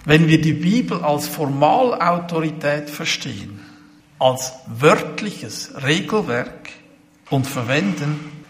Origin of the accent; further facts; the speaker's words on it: Brazil; weißt du, ich komme aus Brasilien und habe Folgendes erlebt.